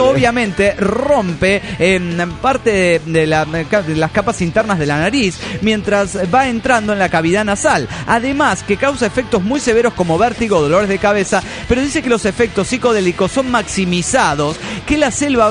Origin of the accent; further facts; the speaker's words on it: Buenos Aires, Argentina; aquí pasa el próximo en Buenos Aires, Argentina. Pues sí, lo paso en mi tierra natal.